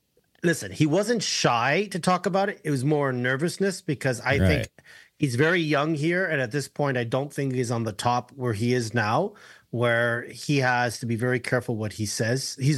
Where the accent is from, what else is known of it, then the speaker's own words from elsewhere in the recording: Greece; I could have a shot because I'm brown and from Greece.